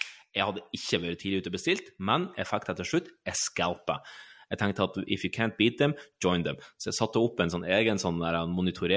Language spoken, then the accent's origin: Norwegian; Sandnessjøen, Nordland, Norway; Jeg var faktisk og badet I botten hjemme I Sandnessjøen når det her skjedde.